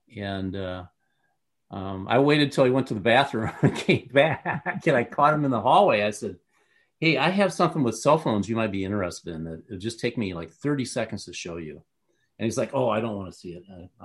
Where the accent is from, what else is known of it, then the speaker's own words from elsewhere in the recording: Puerto Vallarta, Jalisco, Mexico; from Puerto Vallarta, Mexico.